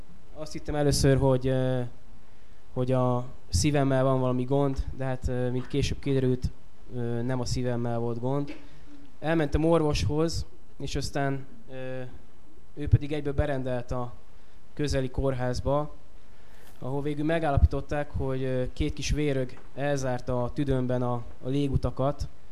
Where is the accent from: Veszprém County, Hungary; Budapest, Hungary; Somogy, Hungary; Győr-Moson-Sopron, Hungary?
Budapest, Hungary; Budafok; born there; also born or lived in Érd; így költöztünk vissza Budafokra. Én tulajdonképpen Budafokon is születtem már, csak egy kis időre kiköltöztünk a szüleimmel, körülbelül 20 km alá Budapesttől Éldre. Tehát így kerültem vissza Budafokra.